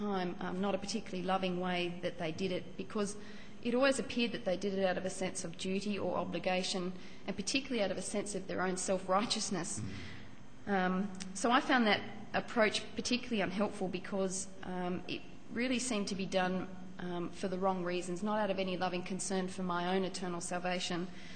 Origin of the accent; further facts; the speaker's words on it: Sydney, New South Wales, Australia; now in Perth, Australia; I'm 31. I'm originally from Sydney. I grew up there, went to uni there, studied medicine, trained in neurology. And then developed an interest in nerve and muscle diseases, so came to Perth last year with my husband